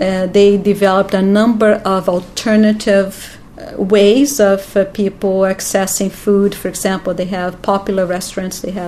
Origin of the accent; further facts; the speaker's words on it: Brazil; I am from Brazil